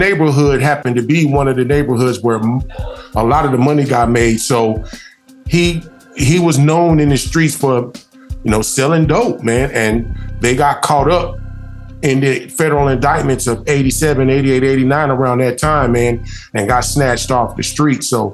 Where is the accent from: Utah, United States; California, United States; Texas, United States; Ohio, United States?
California, United States; San Diego; also born or lived in Carbondale, Illinois; now in Atlanta, United States; I'm originally from Carbondale, Illinois. Grew up in East San Diego, California. and I now live in Atlanta, Georgia.